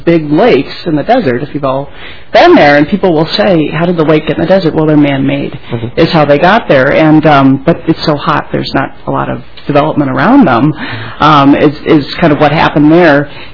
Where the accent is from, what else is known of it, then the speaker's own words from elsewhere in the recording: the West, United States; And I grew up in the West.